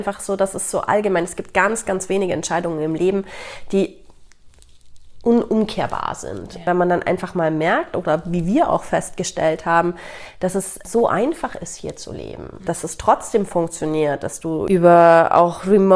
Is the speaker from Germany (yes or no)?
no; Italy; Also ich bin in Italien mit auch aufgewachsen